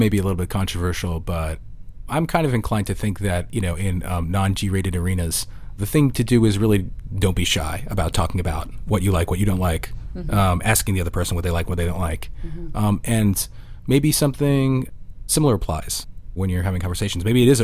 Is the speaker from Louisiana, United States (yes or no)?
no; New York, United States; I grew up in the New York area and I still find it annoying when people interrupt me all the time.